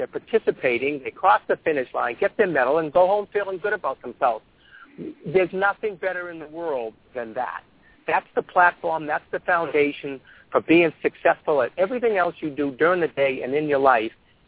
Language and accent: English; Medford, Massachusetts, United States; My colleagues convinced me to open up an athletic footwear and clothing store in my hometown of Medford, Mass., where I finished.